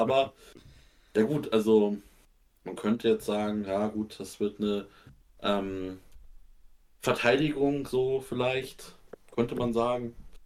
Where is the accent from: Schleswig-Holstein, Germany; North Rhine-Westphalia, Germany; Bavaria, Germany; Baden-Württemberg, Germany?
Schleswig-Holstein, Germany; Schwarzenbeck; Ich komme aus dem schönen Schwarzenbeck, was ich sag immer in der Nähe von Hamburg, Hamburger Umkreis. So 40 Kilometer von Hamburg.